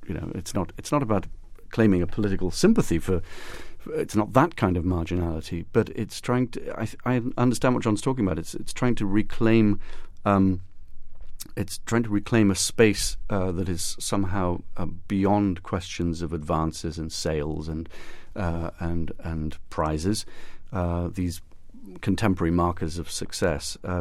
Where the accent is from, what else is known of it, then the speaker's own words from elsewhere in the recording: United Kingdom; particularly, say, for someone like me, growing up in Britain, who wasn't in touch in any way.